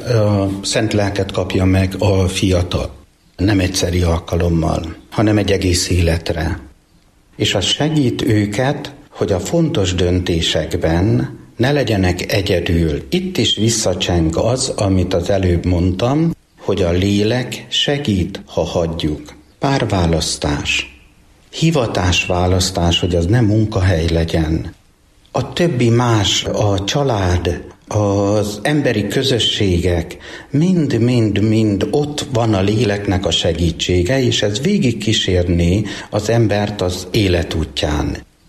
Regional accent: Monok, Borsod-Abaúj-Zemplén, Hungary; szülőfalum egyházközségében még a harmadik nap is ünnep, fogadalmi ünnepként, amit én nagyon szeretek, és nagyon gyakran haza is szoktam menni.

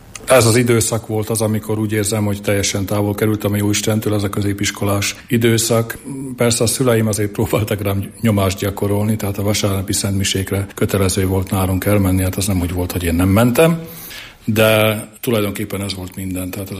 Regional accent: Nitra, Nitra Region, Slovakia; born or raised there

